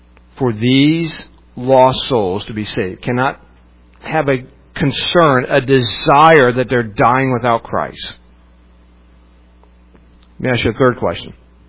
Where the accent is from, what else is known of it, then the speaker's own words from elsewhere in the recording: Morgantown, West Virginia, United States; where I grew up in Morgantown, there's a mall called Mountaineer Mall.